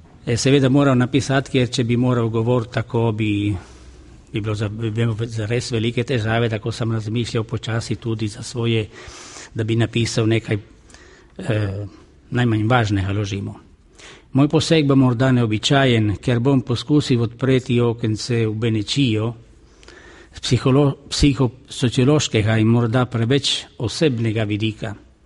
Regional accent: Friuli-Venezia Giulia, Italy; first language Italian; Slovenian is a second language; moj navadni jezik je le italijanščina, poleg slovenskega narečnega, rečanskega nareča. Ko Slovenec sem si dobil malo zavednosti pri 30 letih starosti

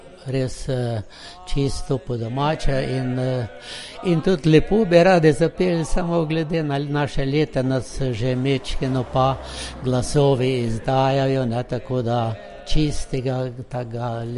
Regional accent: Brežice, Lower Sava, Slovenia; v naši občini Brežiški, mi smo iz Brežiške občine

